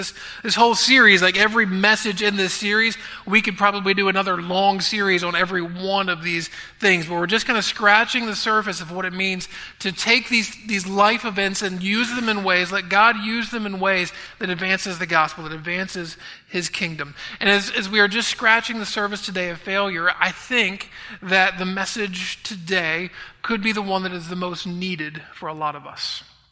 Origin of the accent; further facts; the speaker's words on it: United States; But I do think that sometimes being an American, growing up in this culture, for a lot of us, that's an overwhelming blessing.